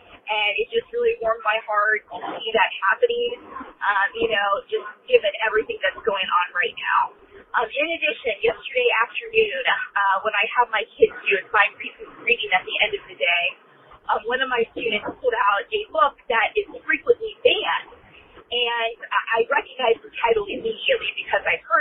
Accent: Ohio, United States; I'm from Ohio. I'm a substitute teacher.

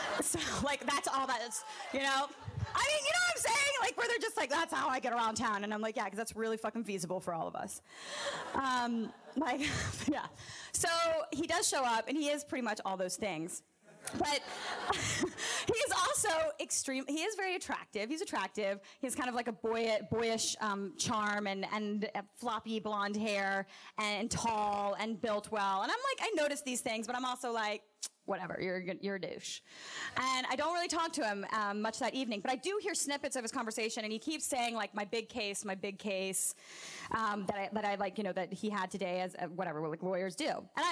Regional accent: the South, United States; And then I grew up in the South, as many other people here this evening that performed.

